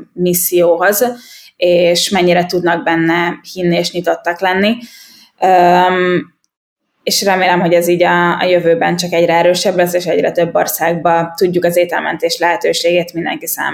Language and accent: Hungarian; Hungary; olasz, félig marokkói, és a nevem pedig francia, szóval ez egy nagyon érdekes mix, de hogy Magyarországon születtem, és itt is nőttem fel.